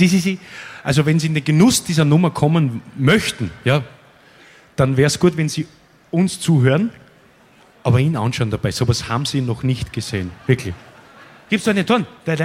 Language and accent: German; Vienna, Austria; Ich bin nämlich aus Wien